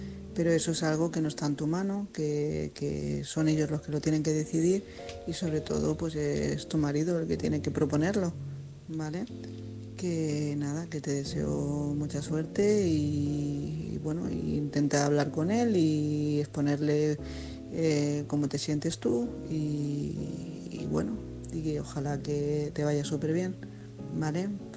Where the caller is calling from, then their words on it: Tarragona, Catalonia, Spain; corresponsal de Tarragona.